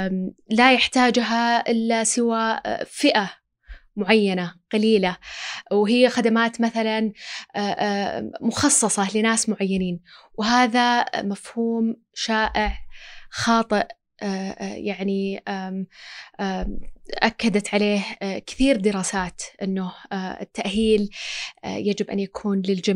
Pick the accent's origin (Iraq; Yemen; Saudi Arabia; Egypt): Saudi Arabia; محلياً عندنا في السعودية